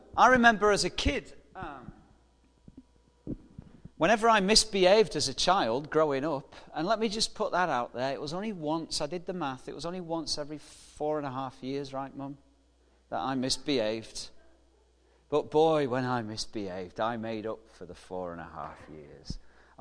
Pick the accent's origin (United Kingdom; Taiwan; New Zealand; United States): United Kingdom; England; I'm from England, forgive me.